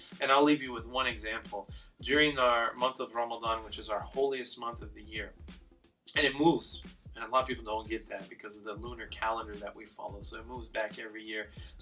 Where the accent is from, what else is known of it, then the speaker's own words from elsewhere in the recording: Oklahoma, United States; You get on the metro, and I'm from Oklahoma.